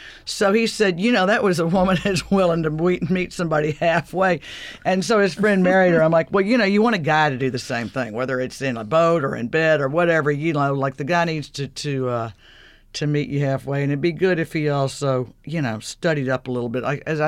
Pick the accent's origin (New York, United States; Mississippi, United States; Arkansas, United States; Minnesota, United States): Mississippi, United States; And I grew up in the Mississippi Delta where we had to learn early on how to make up our own fun, and that's a really useful skill to have.